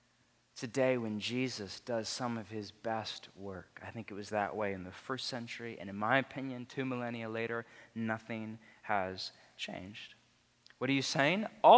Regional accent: United States; We're American, of course. This is Portland.

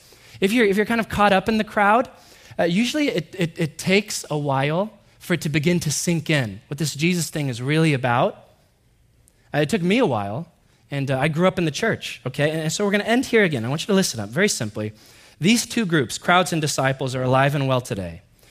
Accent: Corvallis, Oregon, United States; I come from Corvallis, Oregon. I'm just a nobody from Corvallis. You ever been to Corvallis? Only thing there is a school and cows. Growing up, my family lived for well over a decade beneath the American poverty line.

